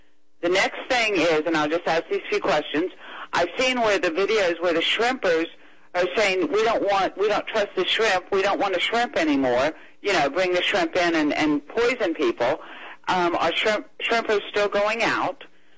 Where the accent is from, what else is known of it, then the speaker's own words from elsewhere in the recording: Louisiana, United States; I grew up in Plaquemines.